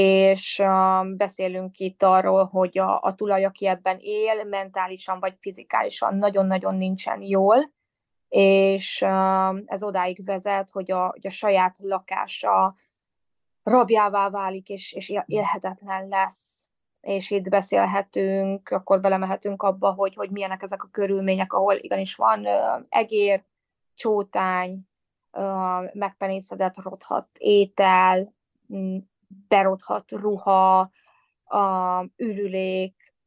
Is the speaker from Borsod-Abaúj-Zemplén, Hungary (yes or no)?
no; Székesfehérvár, Fejér, Hungary; moved away as an adult; now in New York, United States; jelen pillanatban New Yorkban élek, de én egyébként egy székesfehérvári lány vagyok, és lány, nő, hogy is nevezzem magam. 10 évvel ezelőtt érkeztem az Egyesült Államokba